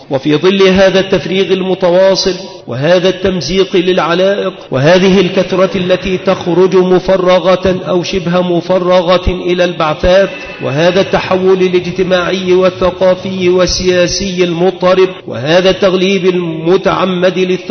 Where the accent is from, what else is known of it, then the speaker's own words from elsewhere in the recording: Egypt; عندنا في مصر